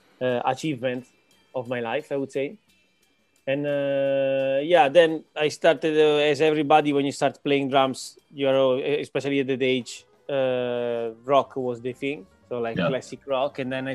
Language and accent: English; Italy; English is a second language; moved away as an adult; now in Rotterdam, Netherlands; drummer of … composer as well. I come from Italy. I studied in Rotterdam, which is the city where I live now.